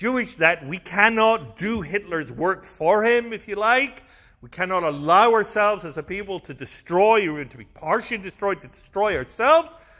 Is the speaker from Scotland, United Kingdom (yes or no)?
yes; Scotland, United Kingdom; apart from actually being the father-in-law of a woman I grew up with in Scotland?